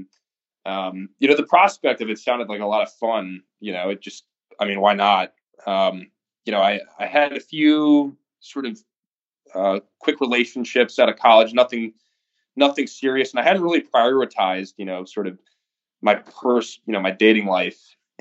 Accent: Milwaukee, Wisconsin, United States; also born or lived in Oregon / Texas / Green Bay; I was born in Oregon. I lived there for about 4 months when I was an infant, and then moved to Texas for 2 years. And then thereafter, I moved to Wisconsin. More specifically, I lived in Milwaukee for about 13 years

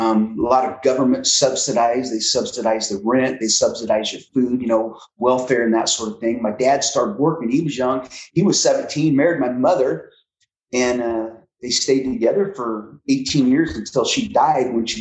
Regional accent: Iowa, United States; I was born and raised in Southeast Iowa. Never been on a farm.

